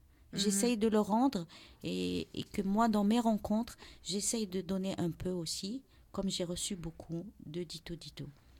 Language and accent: French; Algiers, Algiers Province, Algeria; D'où je viens, eh ben je suis d'Alger et c'est une ville. Donc Alger, c'est une ville au bord de la mer.